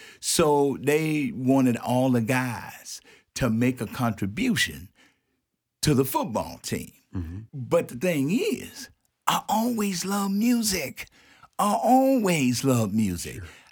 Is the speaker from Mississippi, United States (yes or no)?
yes; Picayune, Mississippi, United States; I attended a high school, George Washington Carver High School, in my hometown, Picayune, Mississippi.